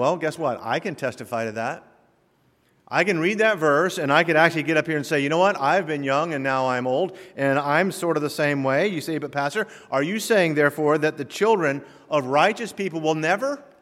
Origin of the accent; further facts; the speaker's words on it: Cape Canaveral, Florida, United States; I grew up in Cape Canaveral.